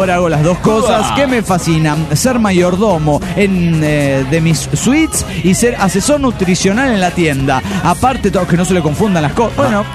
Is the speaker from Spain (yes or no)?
no; Cochabamba, Bolivia; Felicitaciones a mi tierra querida Cochabambina, hermosa tierra y la capital donde se come mejor en todo Sudamérica.